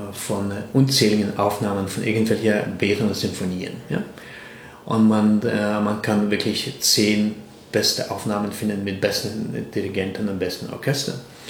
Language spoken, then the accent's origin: German; Lithuania; moved away; Ich bin ja eben in Litauen aufgewachsen und das ist eine Kultur, die ja sehr viel mit Singen zu tun hat.